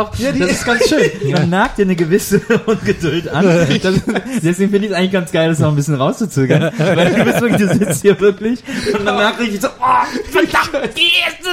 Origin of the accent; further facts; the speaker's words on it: Wesseling, North Rhine-Westphalia, Germany; fährt an Wesseling vorbei, einem Ort, wo ich aufgewachsen bin.